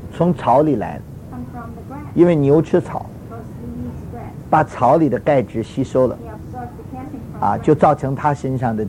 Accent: Tianjin, China; 所以我们天津人吃油炸蚂蚱。

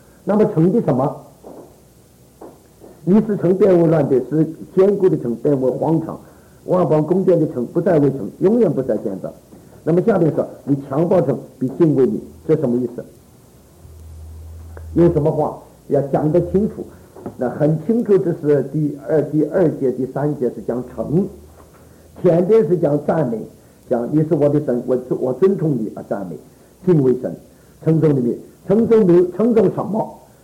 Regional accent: China; 这个他们美国人叫我们中国人讲为 Sing Song English， 因为我们读英文好像读中文一样。

